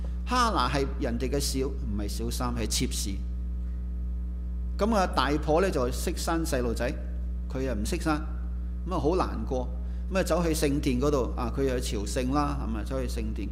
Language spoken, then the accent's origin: Cantonese; Guangdong, China; 我哋广东人最识讲啊